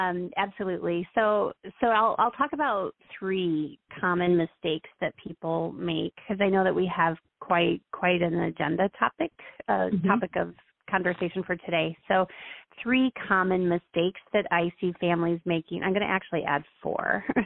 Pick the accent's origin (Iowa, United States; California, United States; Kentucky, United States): Iowa, United States; now in Florida, United States; and then I live in Florida, and I'm from Iowa, and they started coming down wintering with me in, like, 2018